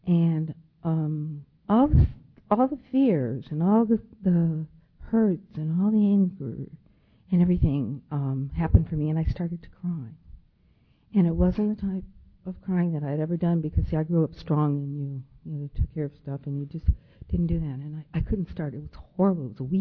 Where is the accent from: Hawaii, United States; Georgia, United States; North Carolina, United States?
Hawaii, United States; Honolulu; And I'm here from Honolulu, Hawaii.